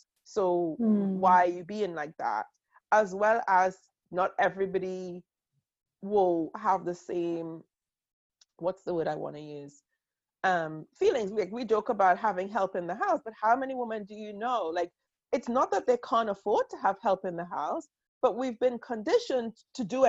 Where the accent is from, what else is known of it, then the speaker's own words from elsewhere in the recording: Trinidad & Tobago; My family, you know, I grew up in Trinidad.